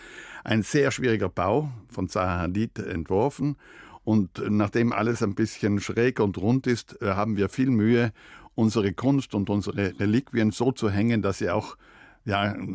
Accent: Trentino-Alto Adige, Italy; Ich bin ja Südtiroler und damit italienischer Staatsbürger.

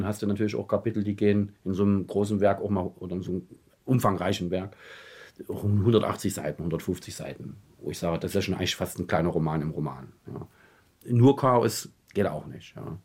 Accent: Leipzig, Saxony, Germany; Ich bin ja nun als Kind hier aufgewachsen in Leipzig.

